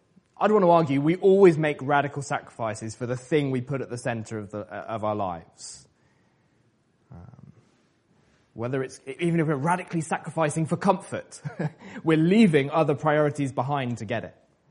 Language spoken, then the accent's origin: English; South West England, United Kingdom; So I grew up in Wiltshire, so I know a little bit about farming and stuff.